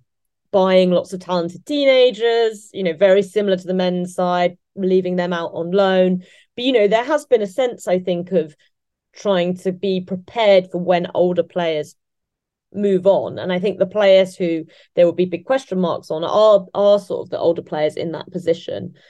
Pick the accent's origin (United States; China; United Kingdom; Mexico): United Kingdom; England; as an English person